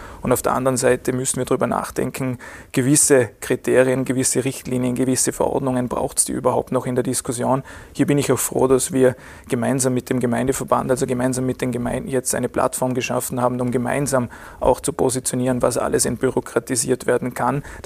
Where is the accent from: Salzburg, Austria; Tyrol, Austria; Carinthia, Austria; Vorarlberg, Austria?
Vorarlberg, Austria; Die führt dazu, dass wir in Vorarlberg deutlich höhere Rohstoffpreise haben als in Restösterreich.